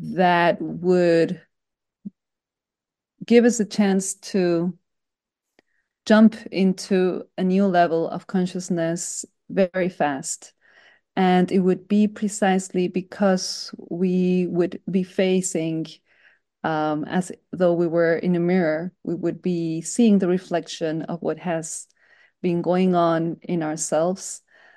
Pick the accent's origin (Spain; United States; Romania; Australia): Spain; Gran Canaria, Canary Islands; English is a second language; now in Chile; Okay, so I was born from Chilean parents, raised in Gran Canaria in the Canary Islands.